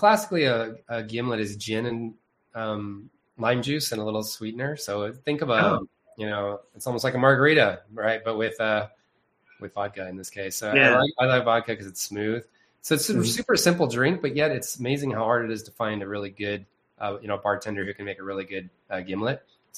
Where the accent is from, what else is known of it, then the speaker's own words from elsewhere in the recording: Texas, United States; In Texas, West Texas.